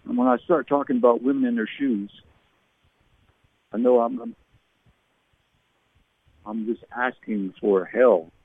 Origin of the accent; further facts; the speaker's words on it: Canada; born there; I was born in Canada. I was a Canadian citizen until 1988.